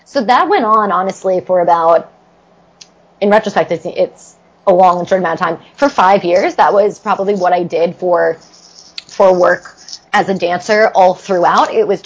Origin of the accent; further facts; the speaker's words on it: New Jersey, United States; And I will admit, I didn't go very far. I'm from New Jersey.